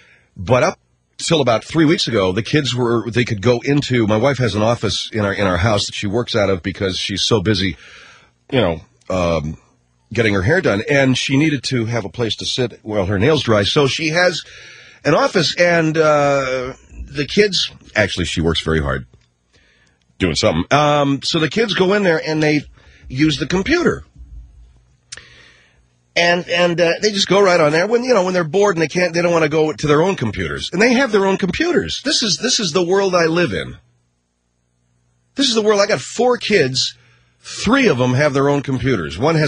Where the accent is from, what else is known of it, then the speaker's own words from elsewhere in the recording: Arcadia, California, United States; Especially growing up where I grew up in Arcadia, there was mountains.